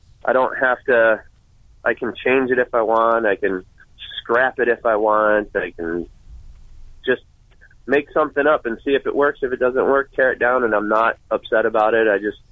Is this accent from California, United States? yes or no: no; Parma, Ohio, United States; I am from Cleveland, born and raised in Parma.